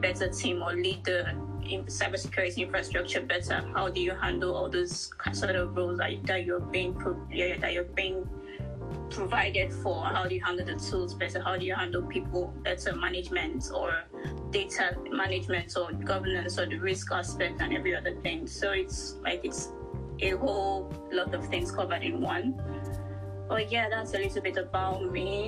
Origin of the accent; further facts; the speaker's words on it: Nigeria; I'm from Nigeria and I'm currently doing a master's degree in information security.